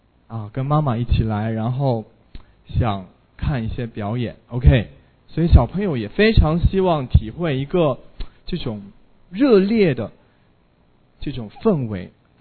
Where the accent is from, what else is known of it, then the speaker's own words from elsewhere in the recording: Hangzhou, Zhejiang, China; 我老家是杭州的，所以杭州虽然不像北方那么传统，但是在我80年代出生的那个时候